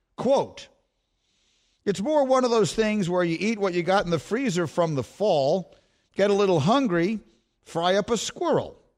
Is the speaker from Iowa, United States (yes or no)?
no; New York City, New York, United States; I grew up on Bleecker Street in LaGuardia Place. If I walked out the front door of my apartment and I would walk to school, this is a true story. I lived 29 blocks from where I went to high school.